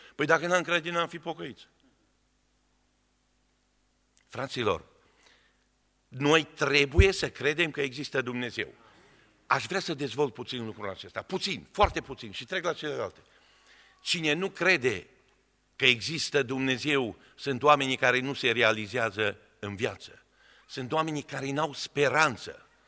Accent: Romania; born there; ne-am născut în România.

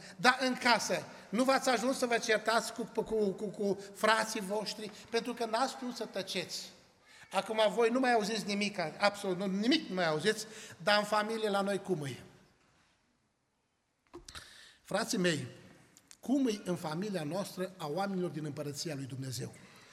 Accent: Romania; moved away as an adult; now in Austria; Eu am plecat din România să fac un trai mai bun mie și familiei mele.

